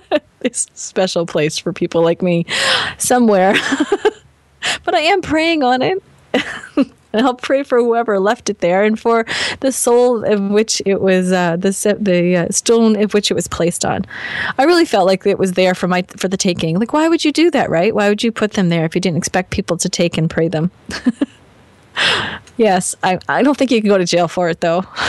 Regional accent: Boston, Massachusetts, United States; I'm from Boston. It's a barrier.

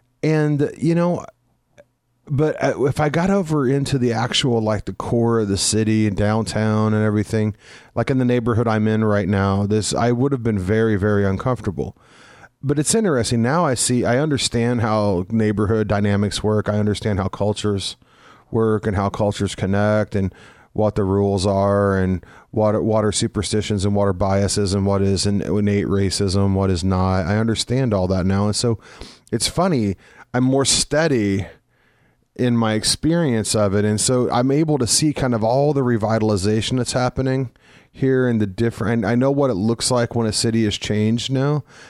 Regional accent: Midwest, United States; also born or lived in West Coast; now in Denver, United States; But if I go back to my hometown or to a town like that, it's been so long since I lived in a really tiny town that in the Midwest that I'm actually uncomfortable there now.

